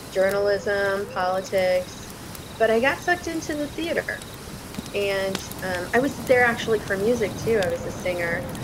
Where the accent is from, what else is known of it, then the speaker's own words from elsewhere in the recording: California, United States; also born or lived in Wyoming; So I was born in Wyoming, moved to many states in my young childhood before finally settling in California for junior high and high school.